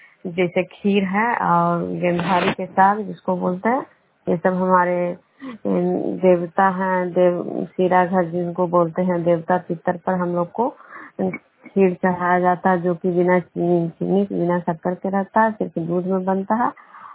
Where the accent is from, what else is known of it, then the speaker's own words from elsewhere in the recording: Khujra, Bihar, India; मैं विष्णुपुर ग्राम खुजरा पंचायत नालंदा जिला नवनसा प्रखंड की निवासी हूँ।